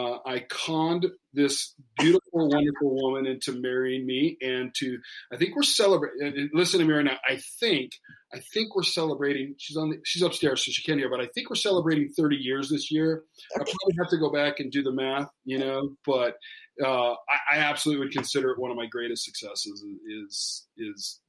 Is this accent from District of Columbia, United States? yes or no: no; Hawaii, United States; growing up in Hawaii, yeah, was everything you might imagine it would be.